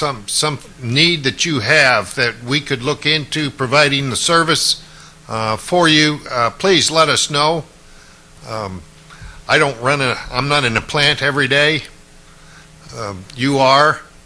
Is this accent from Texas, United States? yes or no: yes; Texas, United States; I'm from Texas.